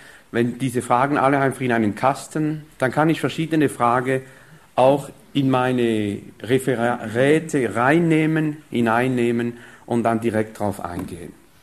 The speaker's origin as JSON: {"language": "German", "country": "France", "second_language": "German", "said": "Ihr versteht ja, ich bin Franzose, ich habe viel Probleme mit der Sprache."}